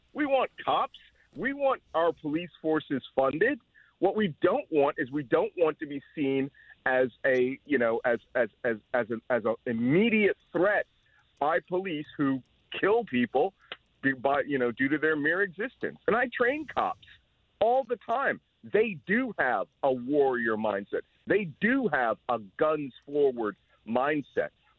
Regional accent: Philadelphia, Pennsylvania, United States; Well, again, I'm from Philadelphia. I've seen both the Super Bowl and the World Series won in my city

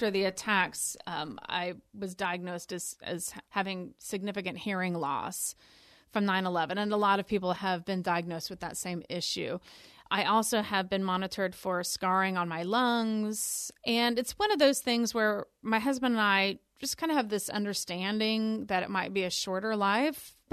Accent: Tallahassee, Florida, United States; now in New York, United States; And I love my hometown, and it's healing to be here even now. And I really appreciate the support I've gotten from a lot of Tallahasseans about my book.

